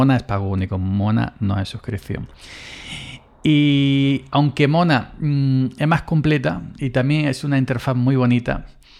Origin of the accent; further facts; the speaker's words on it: Andalusia, Spain; Hola, soy andaluz